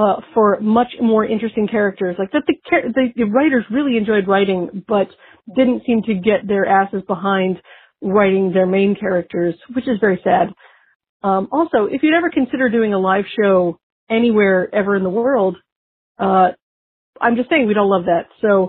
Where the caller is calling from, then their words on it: Wheaton, Maryland, United States; I'm calling from Wheaton, Maryland.